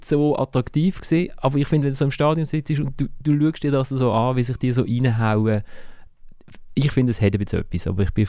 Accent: Basel, Basel-Stadt, Switzerland; ob ich als Basler

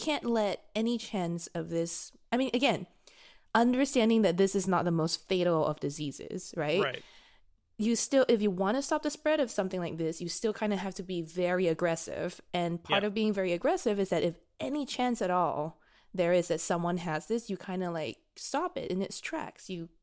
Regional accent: Singapore; I'm Singaporean

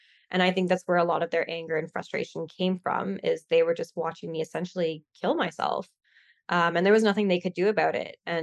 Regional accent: Canada; I'm from Canada, and I think that everywhere in the world, there's a big gap when it comes to mental health treatment

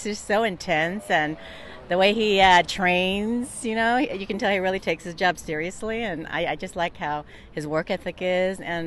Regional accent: Torrance, California, United States; I'm from Torrance area.

